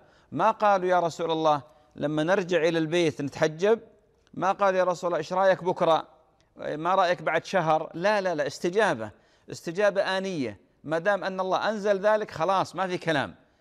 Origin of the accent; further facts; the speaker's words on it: Saudi Arabia; طبعا أنا من السعودية